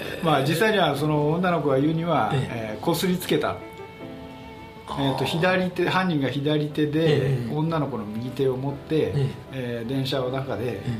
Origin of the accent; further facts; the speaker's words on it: Kansai, Japan; いやいや、私関西出身で